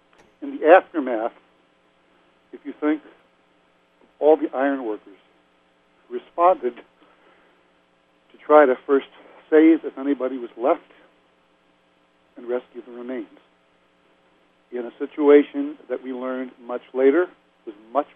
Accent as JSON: {"language": "English", "region": "New York", "country": "United States", "tie": "born or raised there", "said": "I grew up in and around New York. I lost friends in the building."}